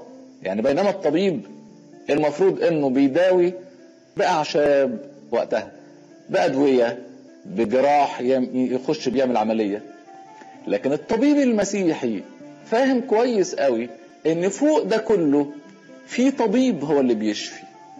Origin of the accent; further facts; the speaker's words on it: Egypt; واستشهد عندنا في مصر